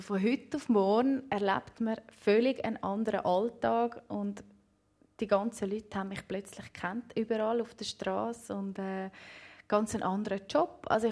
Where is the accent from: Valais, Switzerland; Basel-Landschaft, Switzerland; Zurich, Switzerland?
Basel-Landschaft, Switzerland; Benken; Ich bin dort, wo ich aufgewachsen bin, im Bänken, im linken Biet.